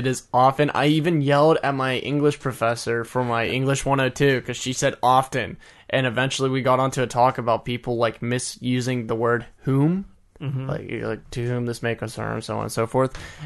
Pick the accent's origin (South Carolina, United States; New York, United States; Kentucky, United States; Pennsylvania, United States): Pennsylvania, United States; Baldwin; I'm from South Hills.